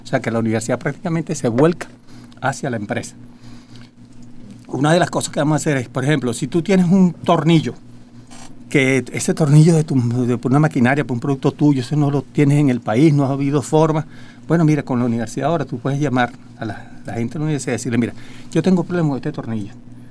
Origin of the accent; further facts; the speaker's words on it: Venezuela; no es que estamos preocupados como empresarios nada más, sino como ciudadanos venezolanos